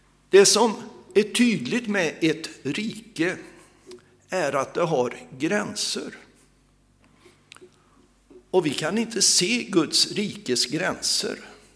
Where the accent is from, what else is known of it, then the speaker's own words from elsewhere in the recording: Sweden; also born or lived in India; Men det är så självklart för mig att vara svensk att jag behöver inte bry mig.